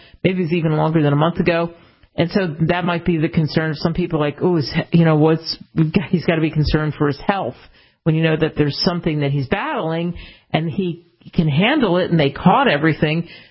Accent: Dallas, Texas, United States; I mean, so I have started to watch the NFL, like I said, and I'm from Dallas, and I watched the 49ers just completely annihilate the Dallas Cowboys

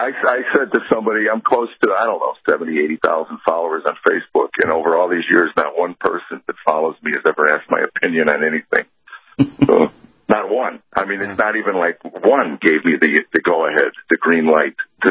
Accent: United States; when I was growing up in the America that I grew up in was the pub. It was the bar.

